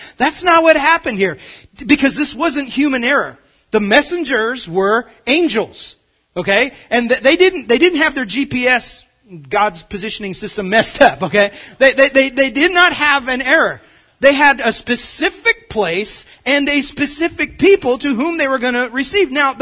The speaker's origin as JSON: {"language": "English", "region": "East Coast", "country": "United States", "tie": "born there", "said": "I was born on the East Coast, and I have siblings who now live on the West Coast."}